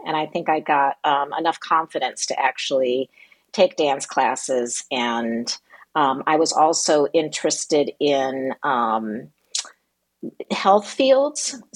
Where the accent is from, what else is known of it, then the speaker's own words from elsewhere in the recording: Michigan City, Indiana, United States; Well, I grew up in Michigan City. I'm the youngest of eight children, and we had a pretty artistic household.